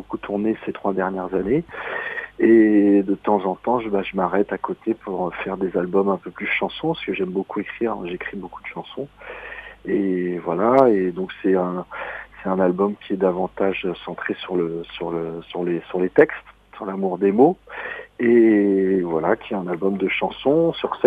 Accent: Paris, Île-de-France, France; Il y a beaucoup de titres sur Paris parce que je suis parisien. Moi, j'ai grandi dans cette ville et j'y habite depuis 40 ans maintenant.

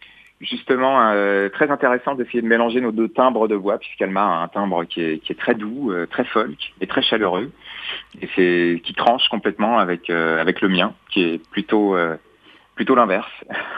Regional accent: France; first language French; C'est ma langue maternelle, c'est d'une part, et je trouve que c'est un outil d'expression incroyable. Et je trouve aussi que on souffre en France d'un complexe

